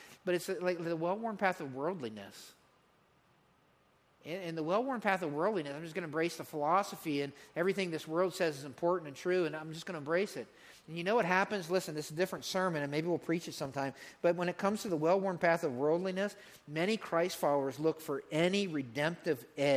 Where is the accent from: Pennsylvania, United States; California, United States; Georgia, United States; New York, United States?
Pennsylvania, United States; But anyways, I grew up in Pennsylvania. We have these things called mountains over there, all right?